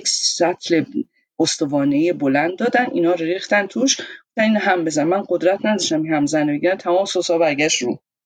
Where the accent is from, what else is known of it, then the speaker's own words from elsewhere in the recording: Iran; moved away; همین دلیل اصلا از ایران اومدم بیرون